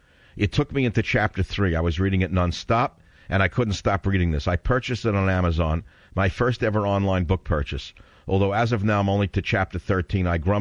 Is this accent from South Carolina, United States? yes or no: no; New York, United States; born there; accent: New York; moved away as an adult; now in San Francisco, United States; I mean, I was born in New York, but truthfully, I fled New York a long time ago. But I love New York.